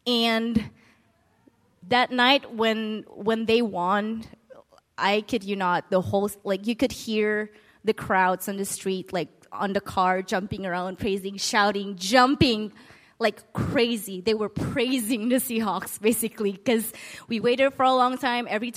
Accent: Seattle, Washington, United States; I'm from Seattle.

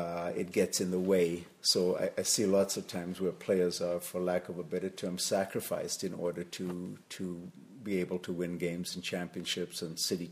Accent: South Africa; now in Canada; When I came from South Africa, I lived out in Warman initially

